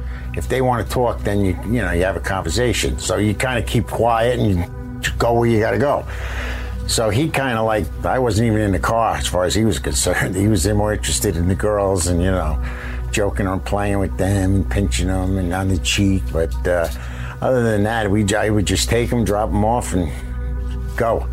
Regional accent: New Jersey, United States; Now, I'm from New Jersey. I know the area.

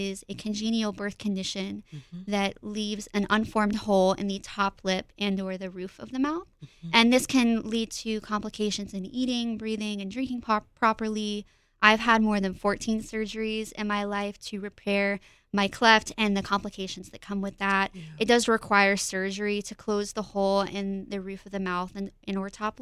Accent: Decatur, Georgia, United States; I grew up in Decatur, Georgia, mm-hmm. so I went to Decatur High School.

